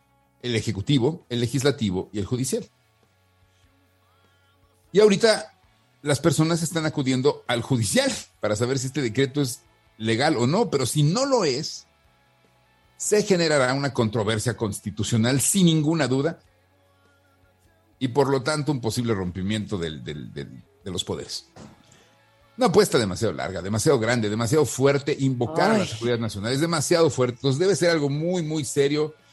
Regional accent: Mexico; Yo soy un soldado mexicano sorteado con bola negra a las órdenes de mi general

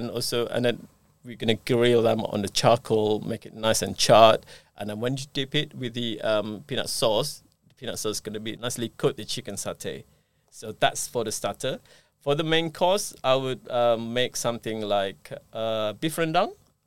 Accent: Penang, Malaysia; because I'm from Penang, and it's very close to the fishing villages and all that.

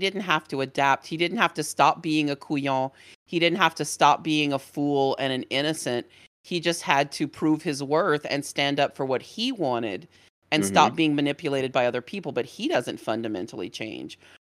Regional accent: Louisiana, United States; I won't say unique to Cajun culture, but it's definitely something that we as a people pri

